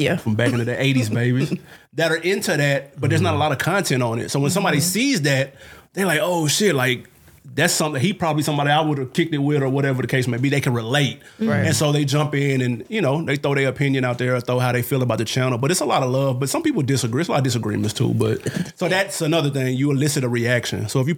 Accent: the South, United States; I'm from the South. So if you look at our early videos, there's a lot of Southern acts.

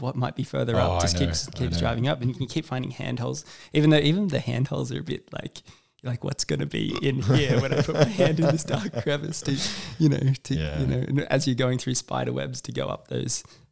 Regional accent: Lismore, New South Wales, Australia; one of the reasons my hometown existed, Lismore, is because it was a confluence of two large rivers that had really good timber upstream.

